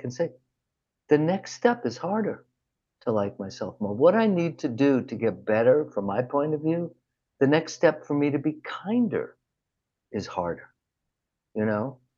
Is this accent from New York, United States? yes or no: yes; New York City, New York, United States; So I grew up in New York City, and you know, in my 20s, I was with my good friend, and we were in a bank.